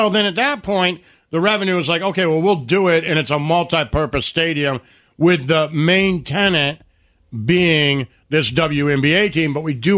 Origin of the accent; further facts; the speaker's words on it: Detroit, Michigan, United States; So, growing up in Detroit, Matt Stafford... Mm-hmm.